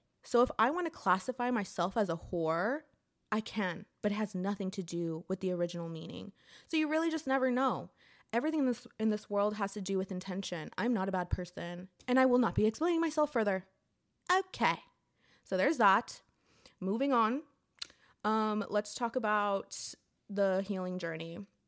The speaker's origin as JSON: {"language": "English", "country": "United States", "said": "But I'm American, and already this country is so individualistic."}